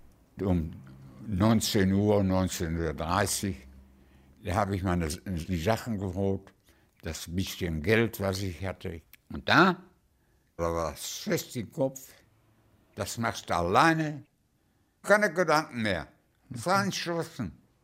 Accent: Germany; Ich bin stolz, dass ich das gemacht habe als Deutscher.

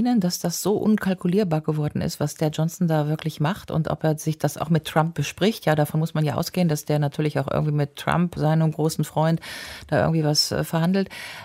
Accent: Rhineland, Germany; Nein, aber ich komme aus dem Rheinland

